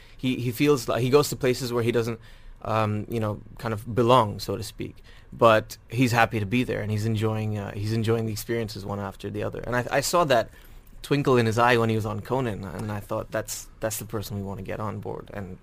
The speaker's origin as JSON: {"language": "English", "region": "Dubai", "country": "United Arab Emirates", "tie": "born or raised there", "said": "I grew up here in Dubai."}